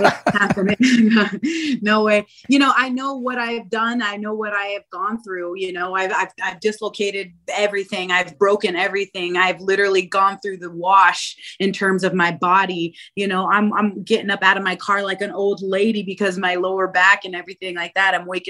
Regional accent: Spokane, Washington, United States; now in Chicago, United States; Born and raised in Spokane, Washington. My dad is from Venezuela. My mom is from New Mexico.

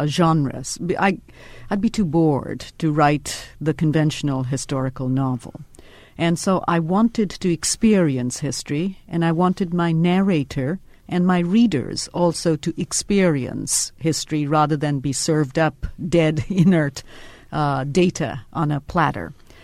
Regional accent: Kolkata, West Bengal, India; I grew up in Calcutta immediately after independence

